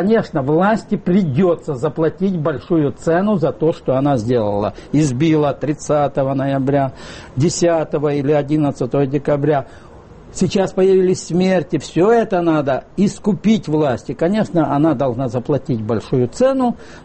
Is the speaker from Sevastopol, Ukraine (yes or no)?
no; Dnipropetrovsk Oblast, Ukraine; Сам я из Восточной Украины, Днепропетровской области.